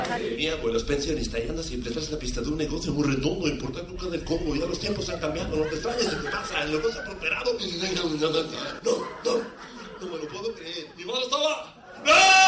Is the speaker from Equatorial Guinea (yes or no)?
no; Morocco; Yo soy gallego, ¿no? Bueno, no soy gallego, soy marroquí.